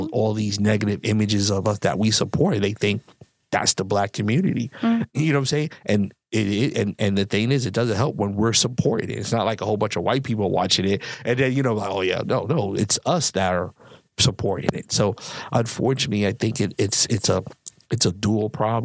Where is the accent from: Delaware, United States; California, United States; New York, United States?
New York, United States; I'm from New York, so it's kind of like a pride where you raised in the hood